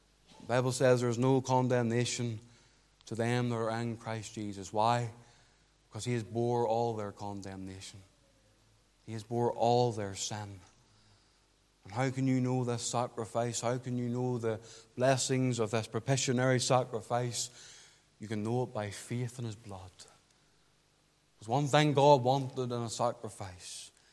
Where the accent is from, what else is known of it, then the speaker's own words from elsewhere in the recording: Portavogie, Northern Ireland, United Kingdom; You know, I was brought up in Port of Ogie. Like many here, I was brought up by the seaside, by the harbour.